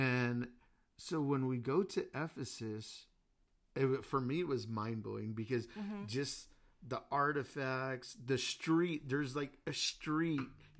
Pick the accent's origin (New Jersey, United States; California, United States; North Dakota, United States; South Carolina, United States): California, United States; Los Angeles; I'm like I'm a dude from East LA, man. From Whittier area, and my dad's from East Los, my mom's from Wilmas, from Wilmington.